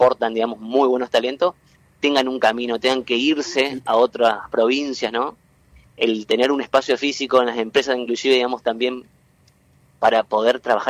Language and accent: Spanish; Formosa, Argentina; now in Entre Ríos, Argentina; como es mi caso, que soy de Formosa, y bueno, Entre Ríos me acogió ya desde el 2011